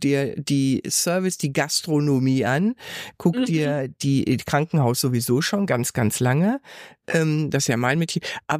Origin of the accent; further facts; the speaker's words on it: North Rhine-Westphalia, Germany; ich komme ja aus dem Ruhrgebiet